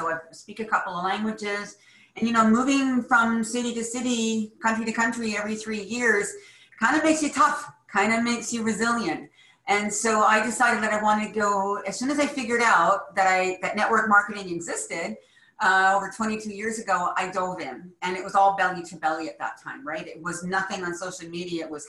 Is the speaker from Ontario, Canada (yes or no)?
no; British Columbia, Canada; also born or lived in Germany / Austria / Sweden; I am from Canada, beautiful British Columbia here in Canada. I've lived most of my life outside of Canada. I've lived in Germany, Austria, Sweden, South America.